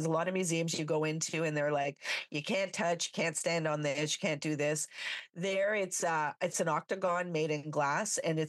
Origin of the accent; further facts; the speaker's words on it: Sudbury, Ontario, Canada; I grew up in the North Ontario. So I live in Canada. So I grew up in Sudbury. So north of, most people know Toronto in Canada. So about 4 hours north from there. Very, very chilly winters.